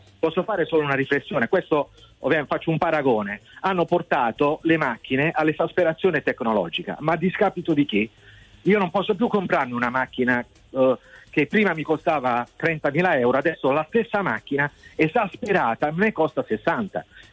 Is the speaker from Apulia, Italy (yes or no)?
yes; Polignano a Mare, Apulia, Italy; noi che siamo di Polignano